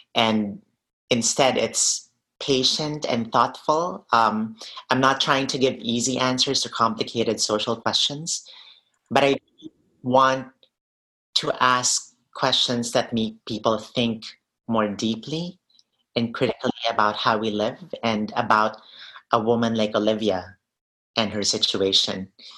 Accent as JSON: {"language": "English", "town": "Cebu", "region": "Central Visayas", "country": "Philippines", "tie": "born or raised there", "second_language": "English", "moved": "as an adult", "said": "So after college, when I moved from Cebu, which is my hometown, which I talk about in the film."}